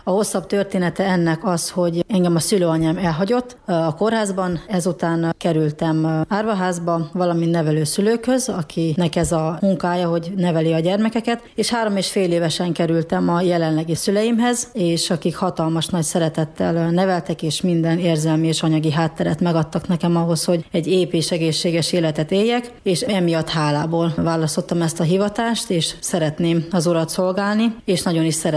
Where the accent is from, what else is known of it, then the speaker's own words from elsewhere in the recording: Satu Mare, Satu Mare County, Romania; now in Hungary; Ugye én is szatmári vagyok a romániai oldalon, de szeretnék ezen az oldalon maradni